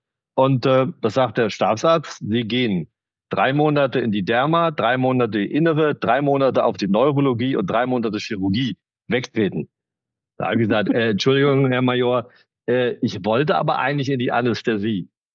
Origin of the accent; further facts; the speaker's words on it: Siegburg, North Rhine-Westphalia, Germany; weil ich ja aus Siegburg bin. Ich bin Rheinländer und von Siegburg schon nach Hessen verschlagen ist schwierig.